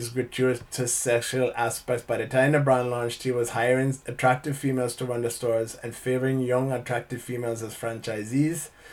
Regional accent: Guyana; Are you sure you didn't just say it because, you know, I'm from Guyana?

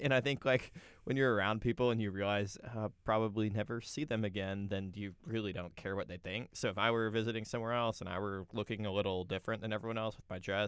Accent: Texas, United States; We're from Texas, but, I mean, that's a sacrifice there.

